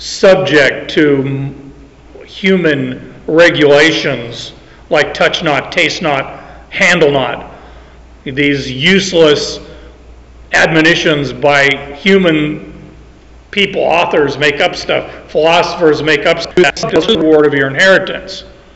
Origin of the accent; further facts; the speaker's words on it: Phoenix, Arizona, United States; I grew up in Arizona. In Phoenix, I stand outside and I watch these big, fat, white snowflakes fall down and land on the desert and melt.